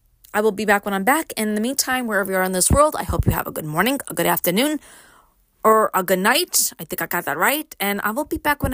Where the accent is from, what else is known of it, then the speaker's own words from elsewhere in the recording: Brooklyn, New York, United States; I grew up in Brooklyn. I moved to upstate.